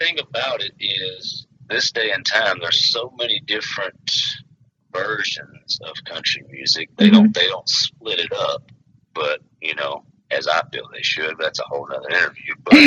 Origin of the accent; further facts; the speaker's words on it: Louisiana, United States; I grew up, I'm from North Louisiana. People that have any knowledge of North Louisiana, there's two what would be considered pretty big towns in North Louisiana, would be Monroe and Shreveport.